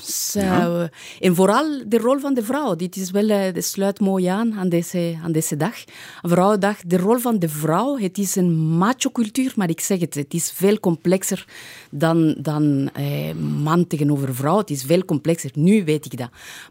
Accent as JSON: {"language": "Dutch", "country": "Ecuador", "tie": "born or raised there", "lives_now": "Belgium", "said": "Nu moet ik eerlijk zeggen, ik woon al 25 jaar in België. En intussen ben ik Belg geworden. En ik vind België even complex als Ecuador zelf. Maar toen ik opgroeide in Ecuador voor een meisje van... toen ik daar opgroeide, vond ik het... ik vond mijn plek daar niet."}